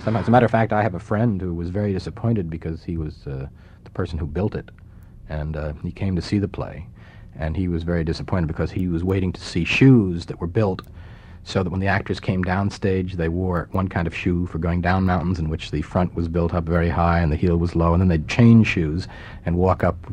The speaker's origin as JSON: {"language": "English", "town": "Scarsdale", "region": "New York", "country": "United States", "tie": "born or raised there", "said": "I had spent my youth, being a young kid growing up in Scarsdale and then going to Brown and going to Yale and feeling sort of out of it"}